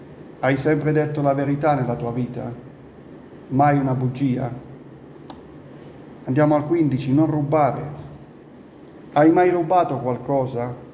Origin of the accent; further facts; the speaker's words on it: Apulia, Italy; Io vengo dalla Puglia e le pietre di confine ci sono ancora oggi.